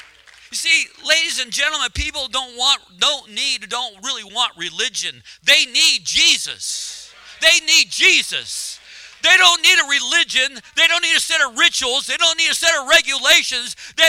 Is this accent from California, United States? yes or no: yes; California, United States; in California of all places, that's, in fact, I was raised in California, don't hold that against me, but I was under Ronald Reagan, so that's good.